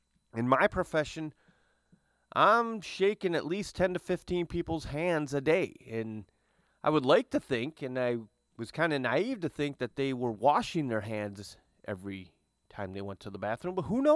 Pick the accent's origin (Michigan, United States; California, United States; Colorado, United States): Michigan, United States; Owosso; Same thing with the woman in my hometown of Owosso